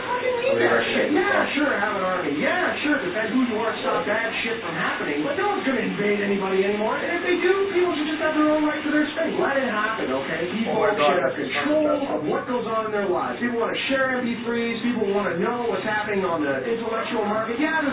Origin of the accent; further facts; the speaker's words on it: Canada; born there; It's not my fault I was born in Canada. It's nice. I like it here